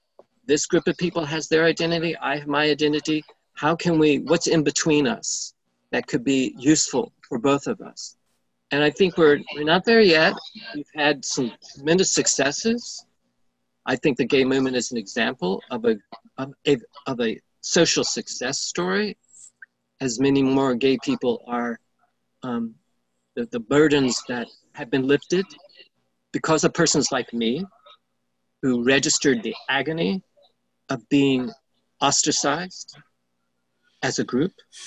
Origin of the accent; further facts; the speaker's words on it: the South, United States; also born or lived in New York; I had a previous identity as a Southerner. I still am a Southerner, even though I don't primarily identify with that.